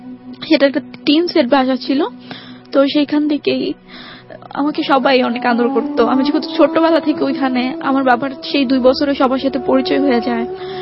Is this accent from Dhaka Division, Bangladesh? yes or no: yes; Dhaka, Dhaka Division, Bangladesh; also born or lived in Kishoreganj; বাবা সেই 15 দিন বয়সে আমাকে ঢাকায় নিয়ে আসে ট্রেনে করে, একা মাকে ছাড়া